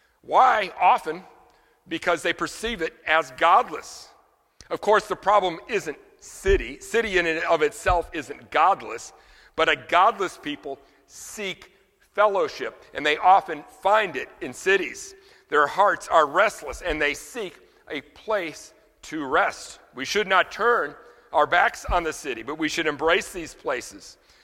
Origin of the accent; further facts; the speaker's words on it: New Orleans, Louisiana, United States; You know, I'm from New Orleans, so often we go to New Orleans